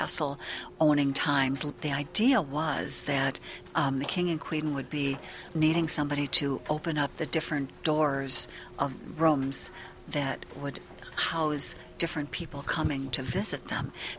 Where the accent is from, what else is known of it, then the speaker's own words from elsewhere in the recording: Des Plaines, Illinois, United States; I grew up in Des Plaines, Illinois.